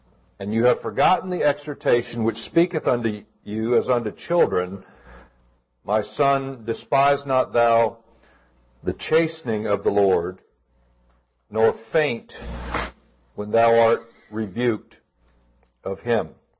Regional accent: Florida, United States; I'm from Florida, and I live, my wife and I, just a little bit north of Orlando

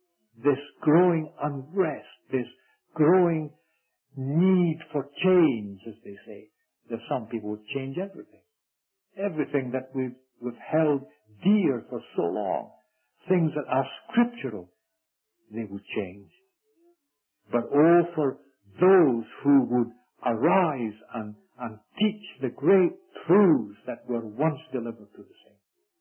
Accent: Scotland, United Kingdom

